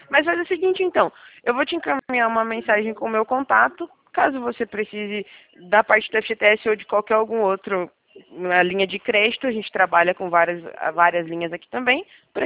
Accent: Curitiba, Paraná, Brazil; sou aqui de Curitiba mesmo, tá bom?

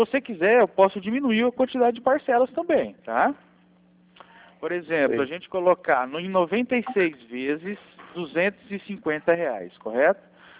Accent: Londrina, Paraná, Brazil; Eu sou aqui de Londrina, tá?

